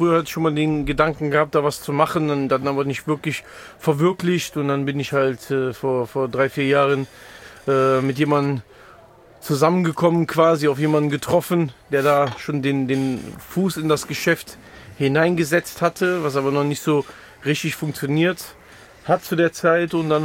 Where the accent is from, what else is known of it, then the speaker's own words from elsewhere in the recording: Aachen, North Rhine-Westphalia, Germany; Ich komme aus Aachen, ja. Aber ich bin schon sehr, sehr viel rumgekommen in Deutschland